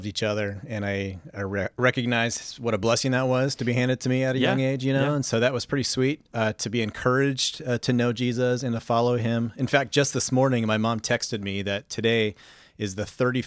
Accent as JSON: {"language": "English", "town": "Boulder", "region": "Colorado", "country": "United States", "tie": "born or raised there", "also_born_or_lived": "San Jose, California", "said": "I spent most of my growing up years just outside of Boulder, Colorado."}